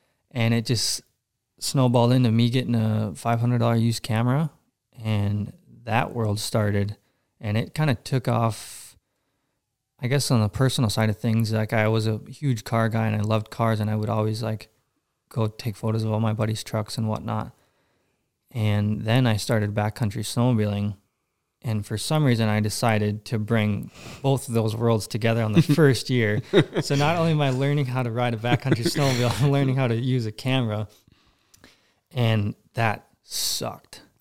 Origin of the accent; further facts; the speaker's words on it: Minnesota, United States; Anyway, born and raised in Minnesota.